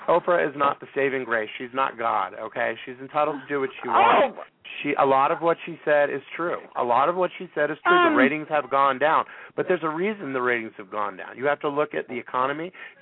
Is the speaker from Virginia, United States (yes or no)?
no; Baltimore, Maryland, United States; I grew up in Baltimore, okay?